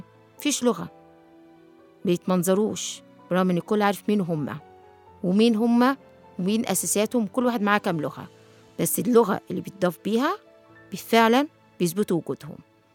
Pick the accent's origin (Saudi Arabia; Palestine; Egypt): Egypt; احنا مش قاعدين مع اجانب، احنا مع مصريين.